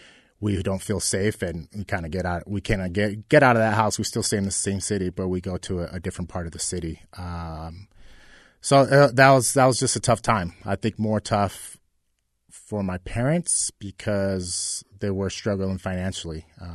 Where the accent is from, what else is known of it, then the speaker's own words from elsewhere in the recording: California, United States; Growing up in Southern California, Fernando Valenzuela was a big deal in the '80s.